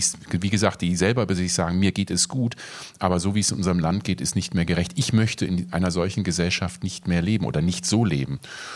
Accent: North Rhine-Westphalia, Germany; Ich bin in Nordrhein-Westfalen aufgewachsen oder in Rheinland-Pfalz, auch zwei Regionen, die große, große Probleme haben.

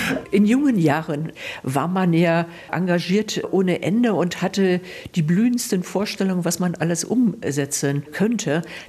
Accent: West Germany, Germany; Wir kommen ja aus dem Westen und da war das natürlich Atomkraft so ein besonderes Thema.

